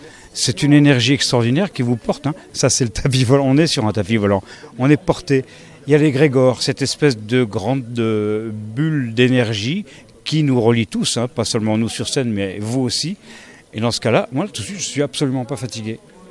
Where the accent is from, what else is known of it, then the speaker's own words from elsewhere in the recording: Occitanie, France; Alors on vient tous de la région de Montpellier, Béziers, Pézenas. Voilà, on vient de cette région-là.